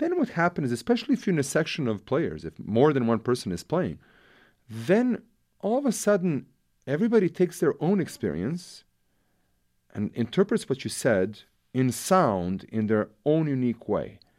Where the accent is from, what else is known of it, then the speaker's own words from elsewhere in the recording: Seattle, Washington, United States; also born or lived in Belgrade, Serbia; I was born in Belgrade, at the time Yugoslavia. I immigrated to the States when I was a kid, started playing music in Seattle.